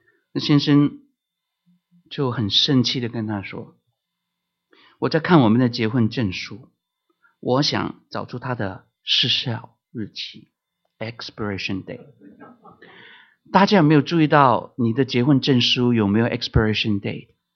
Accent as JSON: {"language": "Chinese", "country": "Hong Kong", "tie": "born there", "said": "我因为在香港出生那香港是这个特区嘛 ，special region"}